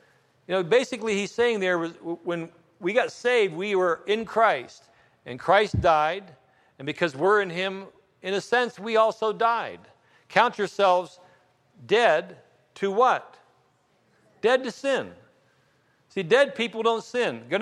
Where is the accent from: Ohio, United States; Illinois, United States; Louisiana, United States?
Ohio, United States; East Liverpool; I came from East Liverpool. I can barely speak English.